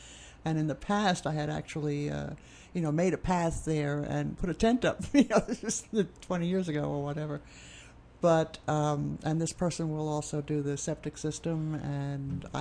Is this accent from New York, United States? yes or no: yes; New York City, New York, United States; I'm a New Yorker.